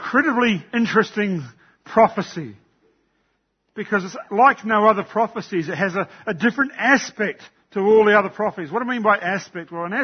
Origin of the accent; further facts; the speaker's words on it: New Zealand; where I came from in New Zealand, it was a fruit bowl of New Zealand. That was my hometown.